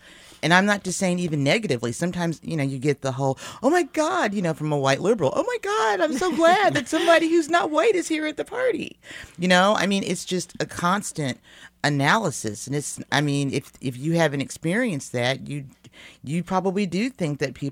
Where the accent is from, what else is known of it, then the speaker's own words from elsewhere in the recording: Kansas City, Kansas, United States; I mean, I grew up in Kansas City, Kansas, working class family, but then they sent me off to private, predominantly white schools in Kansas City, Missouri.